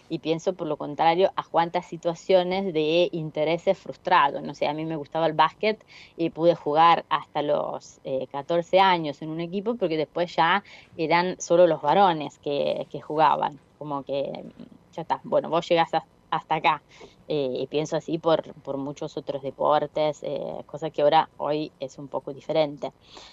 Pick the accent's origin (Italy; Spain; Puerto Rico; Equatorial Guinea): Italy; No me crié en Argentina, me crié en Italia, no sé si se nota por el acento.